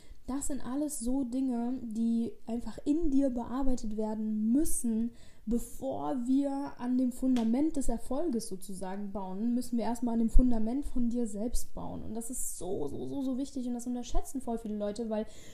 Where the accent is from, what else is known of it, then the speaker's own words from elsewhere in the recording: Koblenz, Rhineland-Palatinate, Germany; Du kommst aus Koblenz? Und sie so, ja, ich komme aus Koblenz. Ich war so, okay, ich auch.